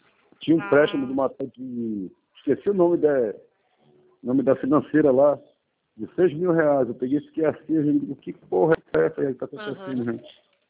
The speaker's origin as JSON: {"language": "Portuguese", "town": "Macapá", "region": "Amapá", "country": "Brazil", "said": "Não, não, eu sou de Macapá, eu."}